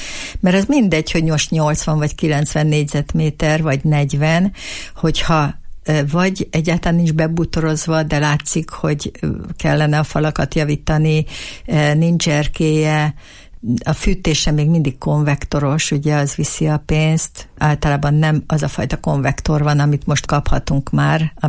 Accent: Budapest, Hungary; born there; now in Eger, Hungary; én nagy híve vagyok Egernek, pedig nem itt születtem, hanem Budapesten.

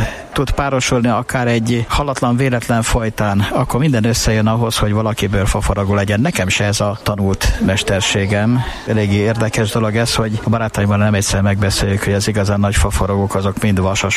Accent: Miskolc, Borsod-Abaúj-Zemplén, Hungary; Miskolci vagyok, nagyon sokan megkérdezik, hogy nem Erdélyből jöttem-e. Nem Erdélyből jöttem

